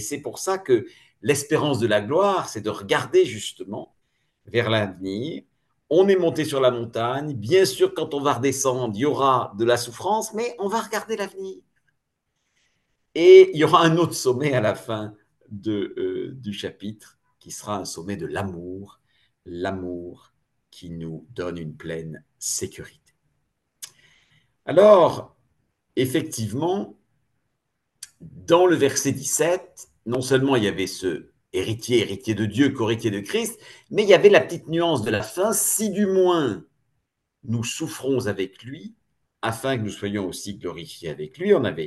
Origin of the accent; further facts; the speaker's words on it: France; now in Germany; je suis français en Allemagne